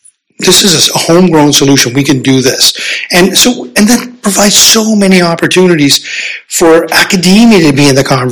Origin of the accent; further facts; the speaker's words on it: Newfoundland and Labrador, Canada; I'm not an Islander. I'm from Newfoundland, right?